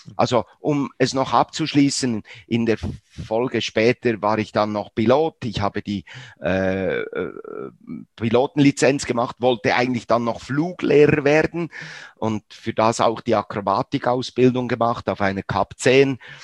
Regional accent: Bern, Switzerland; aufgewachsen, wie gesagt, in Bern.

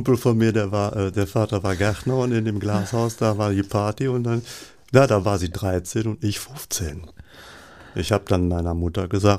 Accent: Tüddern, North Rhine-Westphalia, Germany; Meine Heimat, das sind so 7, 8, 9 Dörfer. Und die sind dann 49, sind die zu Holland dann gekommen. 14 Jahre später wieder retour.

